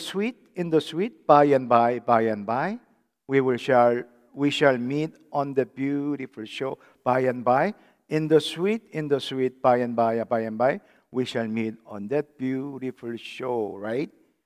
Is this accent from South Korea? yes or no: yes; South Korea; I remember when I was growing up in Korea during 1960s and 70s